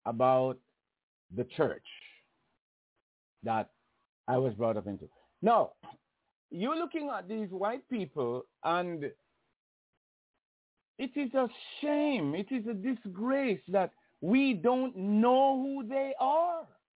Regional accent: Jamaica; growing up in Jamaica. As you know, that's a sunny, sunny place there

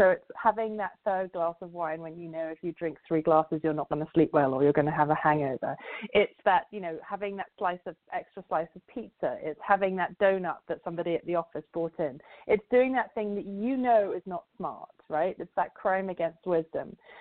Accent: London, United Kingdom; now in Cleveland, United States; I'm a white woman who's 42, I have 3 children, I live in Cleveland, I grew up in London

